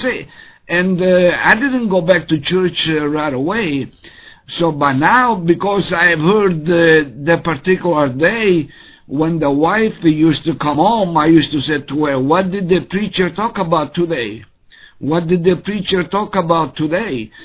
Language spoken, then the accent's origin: English; Sicily, Italy; English is a second language; now in United States; But what happened was that me growing up in Italy and coming in the USA, and I've never been in any other church besides the Catholic Church from Sicily.